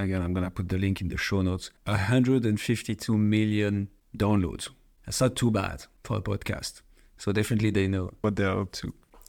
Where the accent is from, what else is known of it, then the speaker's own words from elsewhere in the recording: France; English is a second language; I'm from France, as you might hear with the accent.